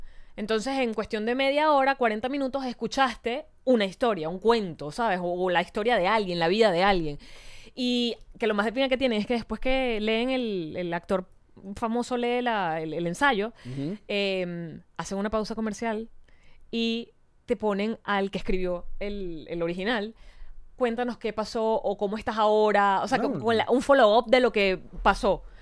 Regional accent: Venezuela; Sí, tenemos las mismas referencias de vida, somos venezolanos

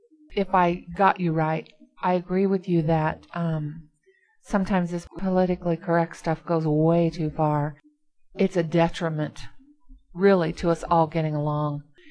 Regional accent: United States; I, as a person, as an American, I have a choice to go to that country or not.

